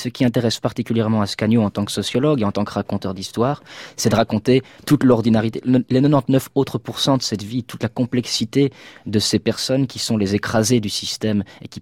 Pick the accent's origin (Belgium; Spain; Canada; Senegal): Belgium; Liège, Wallonia; accent: Liège; j'ai perdu un accent très, très prononcé. Vous n'avez pas idée à quel point j'avais un accent quand j'ai grandi à Liège.